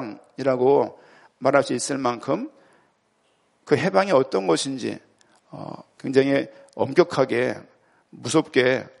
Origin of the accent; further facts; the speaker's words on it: Seoul, South Korea; 제 고향은 서울이에요.